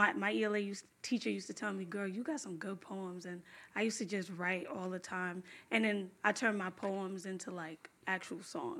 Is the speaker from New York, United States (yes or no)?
yes; New York City, New York, United States; Okay, so I was born in the Bronx. So basically, I'm from the Bronx. So, okay. But then I moved to Brooklyn for a while, Coney Island.